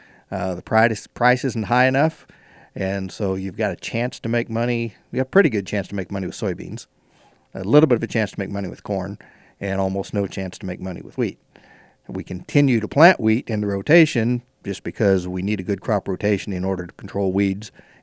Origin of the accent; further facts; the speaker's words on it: Kansas, United States; and of course I come from Western Kansas. Well, we call it Western Kansas if we live here. It was North Central when I lived there, so sure. It's Phillips County.